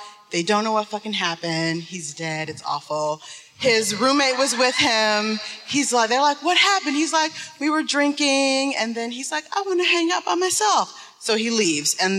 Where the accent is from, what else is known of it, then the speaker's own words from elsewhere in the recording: Detroit, Michigan, United States; I'm from Detroit.